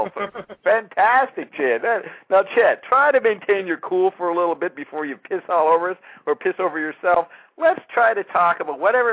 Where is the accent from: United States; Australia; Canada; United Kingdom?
Canada; I'm a Canadian. I'm not involved with the American politics. I'm not someone who grew up with it.